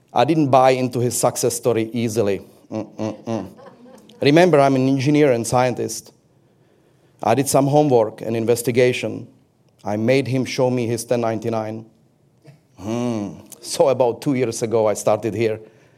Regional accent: Czechia; So I grew up in Czech Republic, in German-French family, during the deep era of communism.

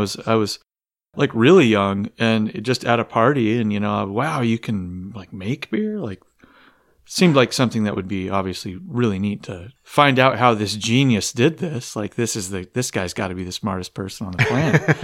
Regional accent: Alaska, United States; because I grew up in Alaska. I was born in Alaska.

